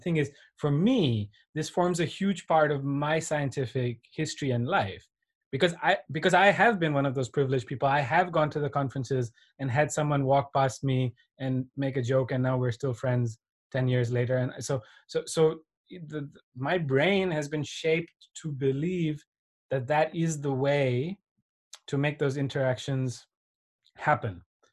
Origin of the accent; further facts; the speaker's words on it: India; I come from India